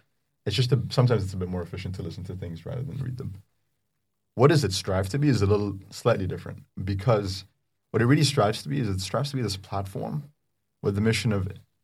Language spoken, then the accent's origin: English; Egypt; moved away as an adult; now in United Kingdom; I grew up in Egypt, yeah. I spent the first 18 years there.